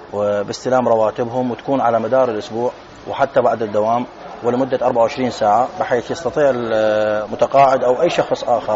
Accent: Iraq; انتشرت هذه الخدمة عندنا في جميع العراق، عندنا في الجنوب، عندنا بالوسط،

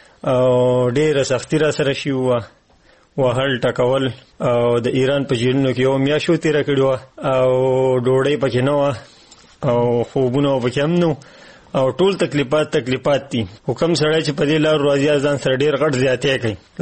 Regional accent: Swat, Khyber Pakhtunkhwa, Pakistan; او ذل سواد سره به تعلق دی

